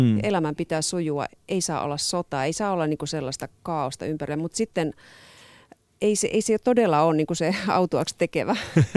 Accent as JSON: {"language": "Finnish", "town": "Oulu", "region": "North Ostrobothnia", "country": "Finland", "said": "mä itse olen Oulusta kotoisin."}